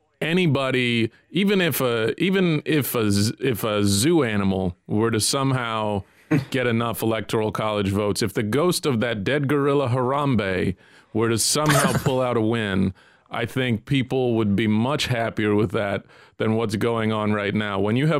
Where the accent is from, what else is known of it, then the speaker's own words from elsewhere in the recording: United States; There is something I will say that, as an American, this feels like one of those similar things